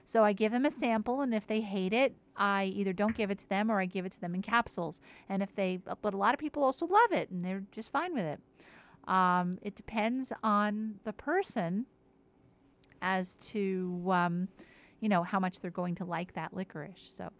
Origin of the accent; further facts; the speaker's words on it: New York, United States; which a lot of Italian, you know, we're from New York, and they had Italian pastries.